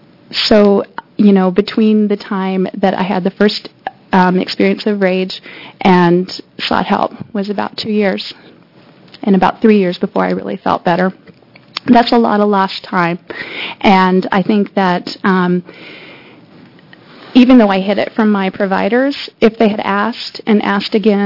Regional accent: Portland, Oregon, United States; I'm from Portland

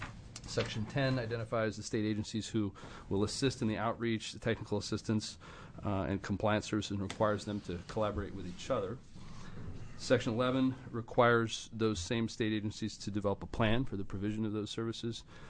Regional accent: Beaverton, Oregon, United States; from Beaverton.

